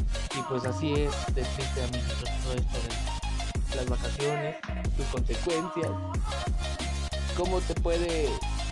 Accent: Mexico; Porque como buen mexicano yo creo que serían capaces, y me uno, a irme a divertir primero

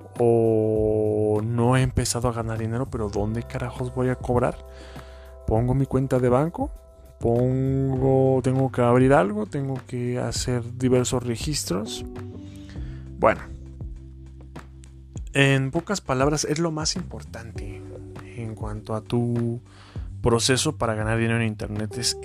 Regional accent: Mexico; Yo soy acá de México

